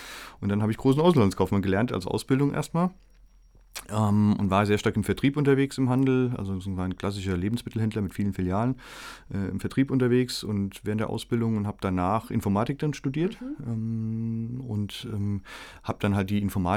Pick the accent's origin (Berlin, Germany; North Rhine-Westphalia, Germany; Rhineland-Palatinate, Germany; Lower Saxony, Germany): Rhineland-Palatinate, Germany; Mainz; ich komme aus Mainz